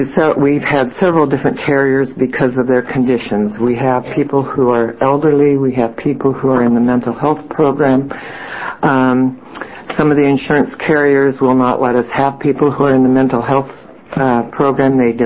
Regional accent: McMinnville, Oregon, United States; I'm from McMinnville, Oregon.

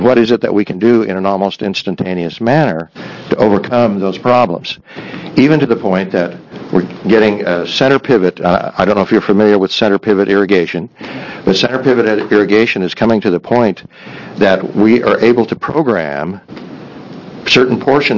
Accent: Oregon, United States; I grew up in Malheur County. I've moved to Morrill County in 1978. I've been a resident of Oregon all my life

